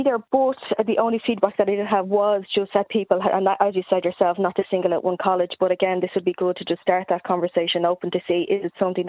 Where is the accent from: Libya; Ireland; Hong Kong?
Ireland; Ballyfermot, Leinster; Like, I'm from Ballyfermot, I represent the Ballyfermot Drimnagh area